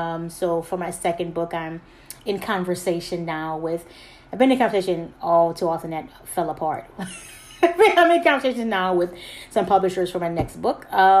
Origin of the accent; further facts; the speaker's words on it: Southern US, United States; I grew up in the Bible Belt South as a little black girl with two lower middle class parents who was raised as a strict Seventh-day Adventist